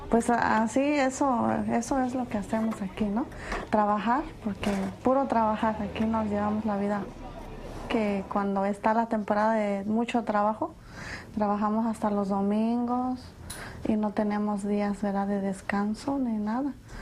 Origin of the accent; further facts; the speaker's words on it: Huixtlahuaca, Oaxaca, Mexico; moved away; Soy de Huixlahuaca, Oaxaca, y estoy aquí desde 1991. Pues yo en mi pueblo ya se habla el mixteco